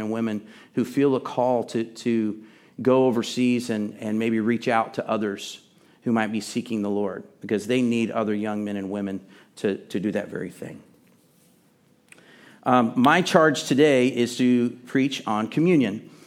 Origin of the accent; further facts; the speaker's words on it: Texas, United States; Challenging for me, because I do not parler vieux français, because I'm from Texas.